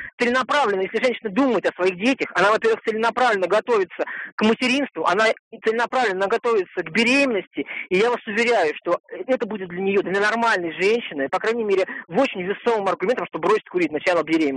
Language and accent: Russian; Moscow, Russia; я из Москвы.